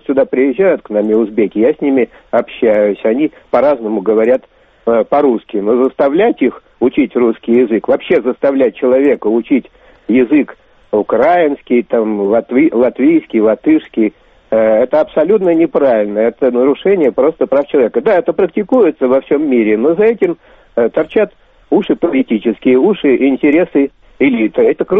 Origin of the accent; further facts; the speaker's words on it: Moscow, Russia; сам я белорус и живу в Москве и родился.